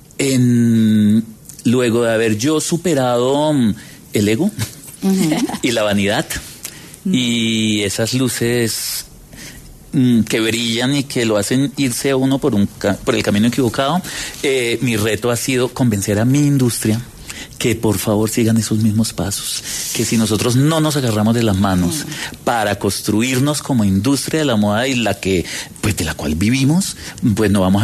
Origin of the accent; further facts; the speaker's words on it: Villarrica, Tolima, Colombia; Pues es que somos vecinos de Marquetalia, o sea, donde nace la gran guerrilla y fuerza revolucionaria y donde nace todo este coso, pues es Villarrica fue el que le tocó abrazar